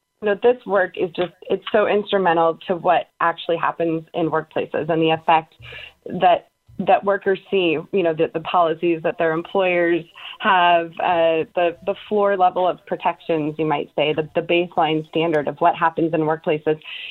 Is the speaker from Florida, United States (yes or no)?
no; Cleveland, Ohio, United States; You know, I'm from Cleveland, Ohio. I was raised in a steelworker family.